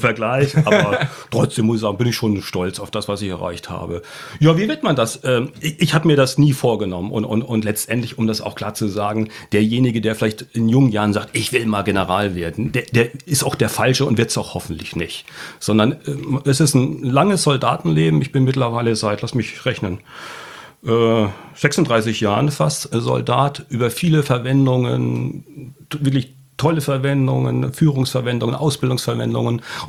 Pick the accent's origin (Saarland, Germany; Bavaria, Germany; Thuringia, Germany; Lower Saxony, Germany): Bavaria, Germany; Denn ich bin ja, ich weiß nicht, ob du das weißt, in Bayern geboren. Bin da eigentlich von der Herkunft Bayer, Franke, um genau zu sein.